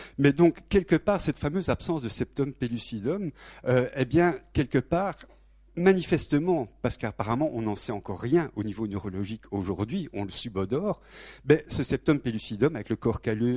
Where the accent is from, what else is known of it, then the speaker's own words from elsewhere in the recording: Belgium; oui, je suis belge, hein, vous avez compris